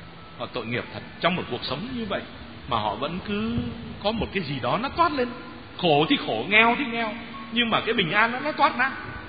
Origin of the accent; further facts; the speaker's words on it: Northern Vietnam, Vietnam; accent: Northern Vietnamese; Mà cái giọng tôi thì tôi mà nói đúng giọng Bắc thì ít người phát hiện ra là tôi là Bắc di cư